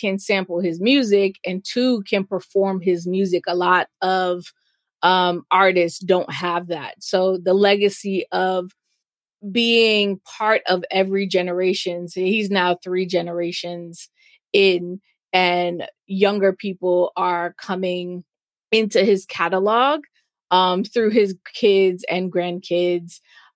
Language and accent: English; Jamaica; as a Jamaican